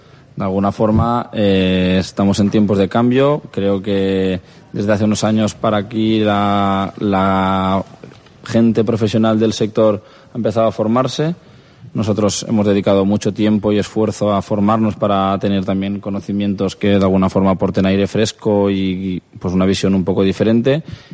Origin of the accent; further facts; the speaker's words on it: Artana, Valencian Community, Spain; Yo soy de Artana, como tú has dicho también, y personalmente quería que se notara un poquito mi identidad en el proyecto.